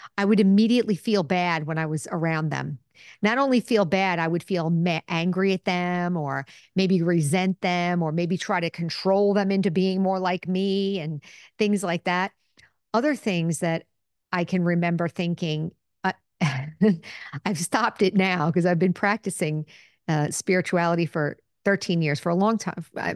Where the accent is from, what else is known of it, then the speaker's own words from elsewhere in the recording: Northeast, United States; I was brought up here in the United States and in the Northeast